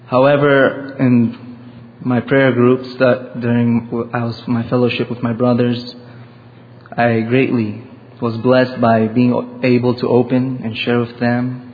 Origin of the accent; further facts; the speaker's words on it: Sacramento, California, United States; I'm from Sacramento, California.